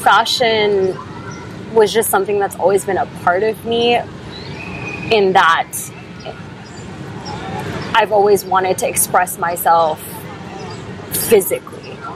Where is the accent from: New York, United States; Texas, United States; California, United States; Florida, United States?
California, United States; Cupertino; So I was like, oh, I'm from Cupertino.